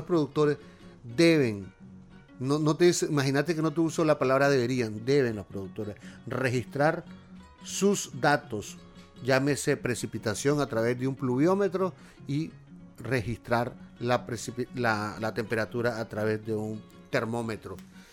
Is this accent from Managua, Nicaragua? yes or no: no; Masatepe, Masaya, Nicaragua; Yo soy de Mazatepe, del municipio de Mazatepe.